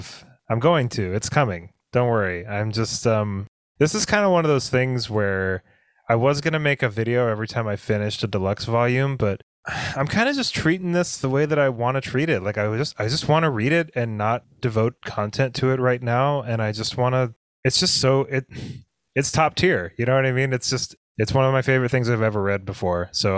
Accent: Oregon, United States; also born or lived in Las Vegas; And I grew up in Oregon, but really young. I was living in Las Vegas for a few years

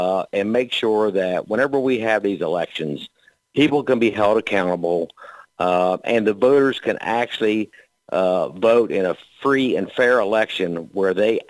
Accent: Centerburg, Ohio, United States; I actually had a citizen from my hometown in Centerburg, Ohio, stop by my house the other day and asked me to sign the petition.

